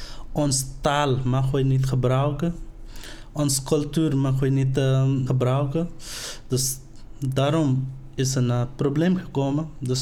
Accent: Bhutan; Dutch is a second language; now in Netherlands; Ik woon sinds 2004 in Nederland. Ik ben uit Bhutan gekomen hier.

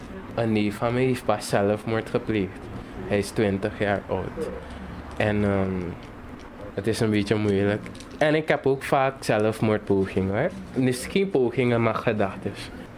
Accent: Suriname; ik ben een Surinamer. Ik ben 22 jaar oud. En ik kwam uit een gezin van 5 eigenlijk. Vrijwel een arm gezin geweest. Een gezin die van de ene plaats naar de andere plaats steeds ging.

